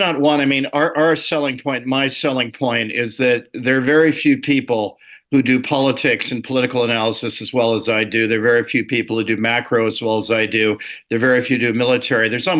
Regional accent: Ohio, United States; I come from the States, from Ohio. I worked in D.C. for about 10 years at various think tanks.

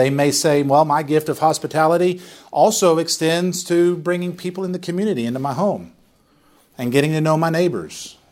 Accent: the South, United States; I remember growing up thinking, man, I grew up in the Bible Belt.

